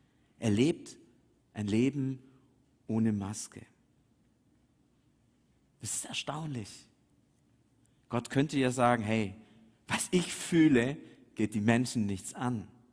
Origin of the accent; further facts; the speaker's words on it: Swabia, Germany; als Schwabe denkt man, soll doch wenigstens ein Häusle hinterlassen.